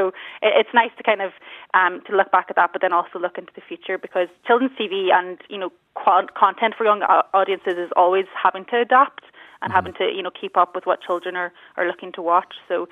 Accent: Letterkenny, Ulster, Ireland; I'm from Letterkenny.

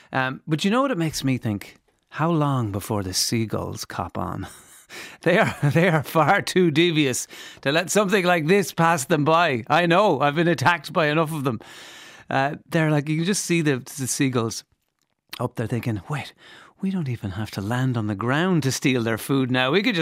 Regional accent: Limerick, Munster, Ireland; Despite growing up in Limerick surrounded by farms, I didn't really know anything about farming

